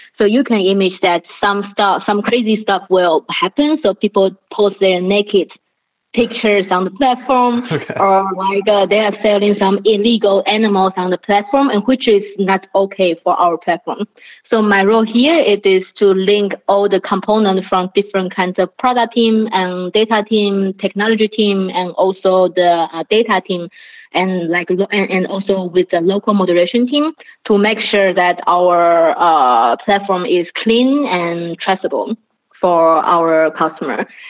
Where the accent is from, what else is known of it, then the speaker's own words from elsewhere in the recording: Taiwan; moved away as an adult; now in Berlin, Germany; So I'm originally from Taiwan.